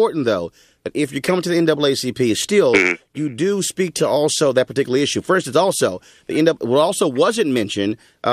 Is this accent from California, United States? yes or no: no; Houston, Texas, United States; Still, yes, Skip, certainly still in H-Town, my hometown.